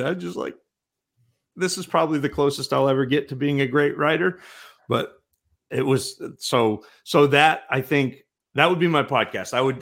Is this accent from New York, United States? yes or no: no; Maine, United States; I'm from Maine and I've got a little bit of that, you know, that pride, Penobscot County. Stephen King was in Bangor. I was just north of Bangor.